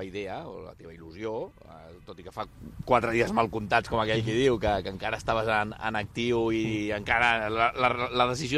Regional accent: Sabadell, Catalonia, Spain; que sóc de la casa, vulguis o no, que sóc català, que sóc de Sabadell, que ho tinc molt apamat, això, tinc la família, tinc els amics

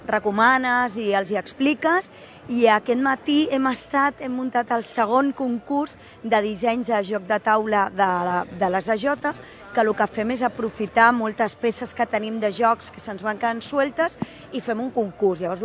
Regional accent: Barcelona, Catalonia, Spain; També és que jo soc de Sants, amb la qual sí que fa anys que vinc

